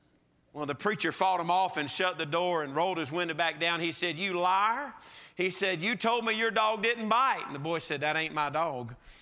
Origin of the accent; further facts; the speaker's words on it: Georgia, United States; accent: South Georgia; I'm from South Georgia, okay? If you can't tell from the accent by now, that's where this accent comes from. Good old South Georgia.